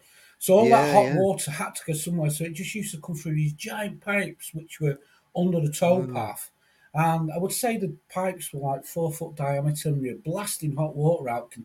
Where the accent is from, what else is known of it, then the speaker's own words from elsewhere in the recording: Manchester, North West England, United Kingdom; now in Liverpool, United Kingdom; when I come from Manchester to Liverpool, which must have been, I don't know, might have been 15, 16, 17 years ago